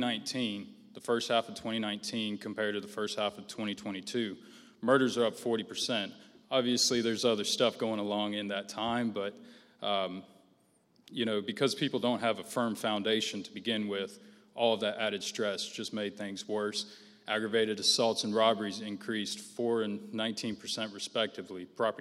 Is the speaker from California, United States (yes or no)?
no; Florida, United States; Now, you know, I'm from Florida, right?